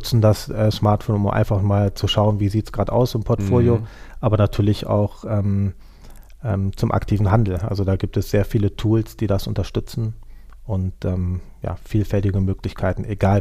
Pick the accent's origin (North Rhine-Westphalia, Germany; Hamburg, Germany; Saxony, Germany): North Rhine-Westphalia, Germany; Düsseldorf; born there; dass ich ja gebürtiger Düsseldorfer bin und hier in Düsseldorf lebe.